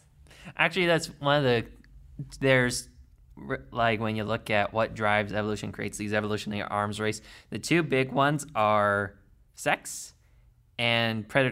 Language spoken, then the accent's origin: English; United States; I always, being American is such a weird feeling because, like, we have some of the greatest institutions for scientific research, yet our general population is very scientifically illiterate.